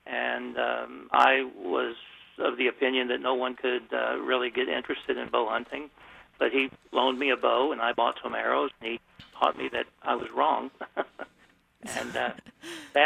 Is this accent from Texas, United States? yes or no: yes; Texas, United States; I grew up in Texas, and there, most of the land was under lease, and if you didn't know someone who had a lease that you could hunt on, then there was no place to go.